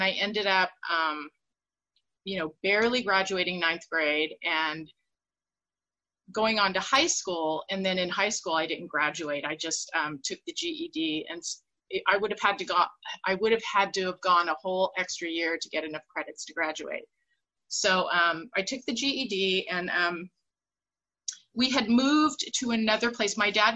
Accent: California, United States; I grew up in the San Fernando Valley. I'm a Valley girl. And we moved around a lot when I was a kid.

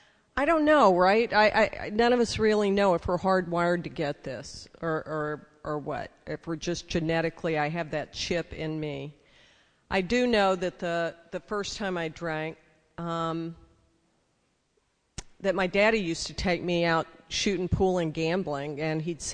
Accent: Texas, United States; Because I grew up in Texas, we were all armed.

